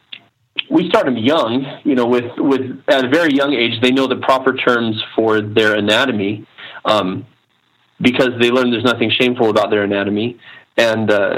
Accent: Arizona, United States; in my business, I operate out of Utah. I'm from Arizona. Love Utah, great state

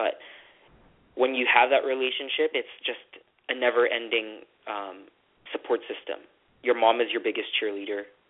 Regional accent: Canada; born there; I am of Filipino descent. I'm Canadian-born, but I am Filipino ethnicity.

